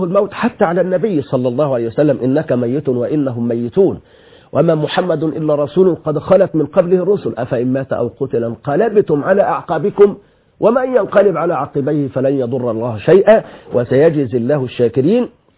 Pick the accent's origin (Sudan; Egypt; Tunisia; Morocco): Egypt